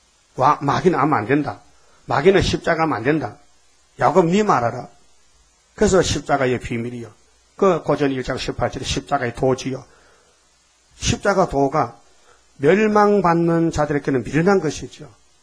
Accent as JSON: {"language": "Korean", "town": "Uiseong", "region": "North Gyeongsang", "country": "South Korea", "said": "너 어디서 왔냐? 나 의성서 왔어요. 그때 초등학생이거든."}